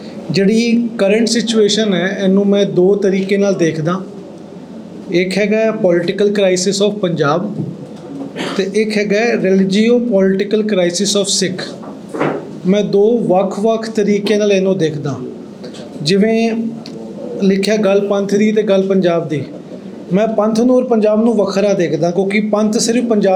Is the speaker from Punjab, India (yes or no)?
no; Ranchi, Jharkhand, India; now in Delhi, India; basically ਮੈਂ ਰਾਂਚੀ ਤੋਂ belong ਕਰਦਾ, ਦਿੱਲੀ ਮੈਂ ਜੋਬ ਵਾਸਤੇ ਆਇਆ ਸੀਗਾ